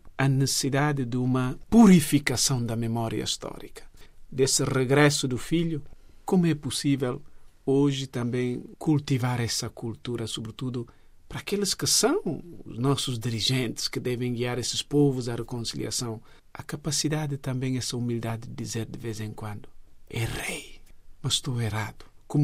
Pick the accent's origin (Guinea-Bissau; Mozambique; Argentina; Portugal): Mozambique; enquanto moçambicano, enquanto africano, enquanto homem.